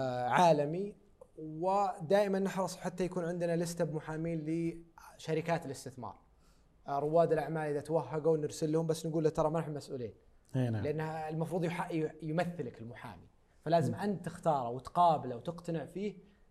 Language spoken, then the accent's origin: Arabic; Saudi Arabia; مهم جدا لنا كسعوديين أننا ما ننزلق في العنصرية